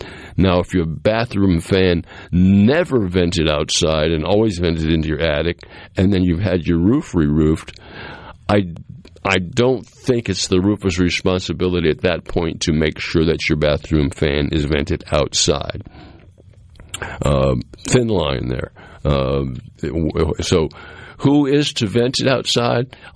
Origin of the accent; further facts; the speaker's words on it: New England, United States; Well, I grew up in New England, and we were very accustomed to having snow a lot on our roofs.